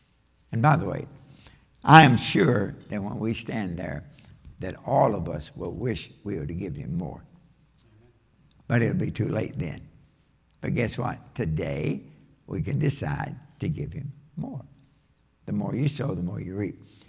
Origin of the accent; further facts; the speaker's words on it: Kentucky, United States; I'm from Kentucky. My English is nothing for anybody to practice on.